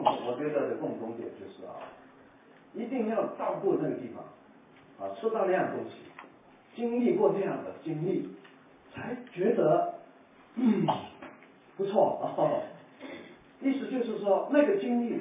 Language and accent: Chinese; Macau; moved away; 我在澳门出生的，我离开了快四十年都没回去过